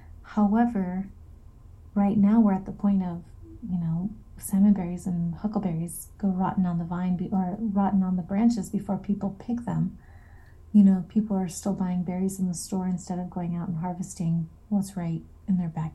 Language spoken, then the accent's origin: English; Yakutat, Alaska, United States; Growing up in Yakutat, we had cranberries.